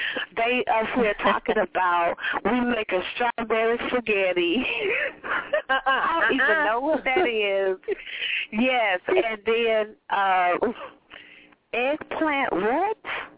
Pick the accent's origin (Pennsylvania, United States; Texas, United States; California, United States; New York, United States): California, United States; Compton; everybody who knows me knows I'm from Compton